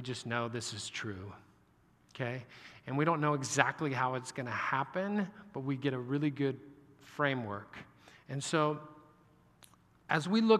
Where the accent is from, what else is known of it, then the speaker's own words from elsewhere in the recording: Kansas, United States; I grew up in Kansas, so I'm a Jayhawk fan